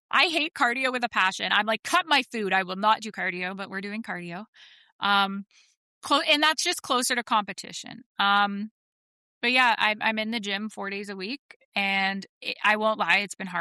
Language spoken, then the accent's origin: English; Canada; Like, she's my American twin. I'm her Canadian twin.